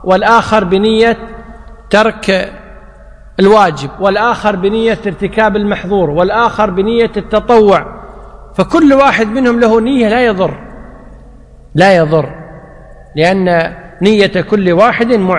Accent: Kuwait; أو الجربوع، عندنا بالكويت يقولون الجربوع، صح؟

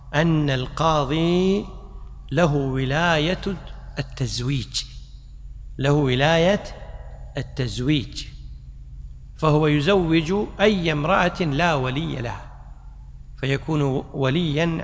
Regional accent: Kuwait; عندنا في الكويت مؤسسة اسمها مؤسسة، حتى في مصر.

